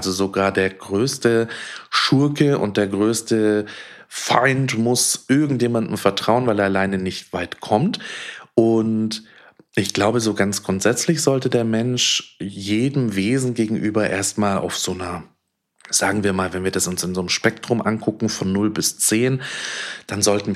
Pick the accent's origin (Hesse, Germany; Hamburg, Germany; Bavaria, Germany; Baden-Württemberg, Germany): Bavaria, Germany; Und dazu komme ich auch noch aus Bayern, heißt direkt hinter mir sind die Berge.